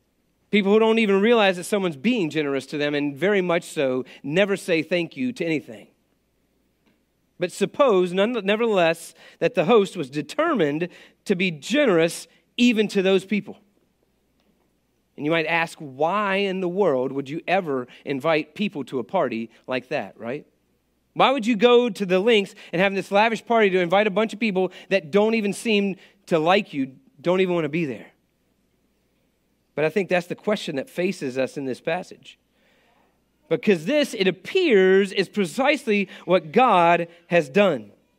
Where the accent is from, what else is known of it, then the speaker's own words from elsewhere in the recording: West Virginia, United States; I mean, I'm not a New York City guy. I really, like I said, I grew up in West Virginia, so this is a step up.